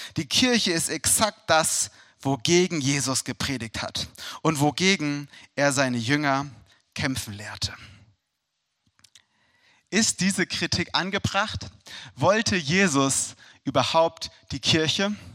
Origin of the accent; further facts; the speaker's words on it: Hesse, Germany; Ich war damals 16 Jahre alt, wurde in einem Stausee bei mir in der Heimat, wo ich herkomme, im Odenwald getauft.